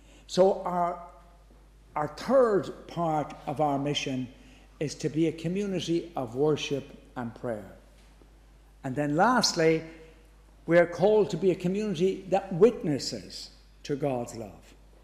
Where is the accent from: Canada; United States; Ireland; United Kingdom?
Ireland; I remember when I was growing up in Ireland, and I won't tell you how long ago, but it was a long time ago